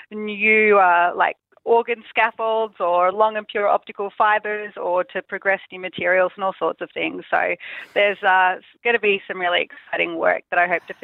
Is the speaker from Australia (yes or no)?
yes; Australia; I grew up in Australia. I was mostly educated in Australia.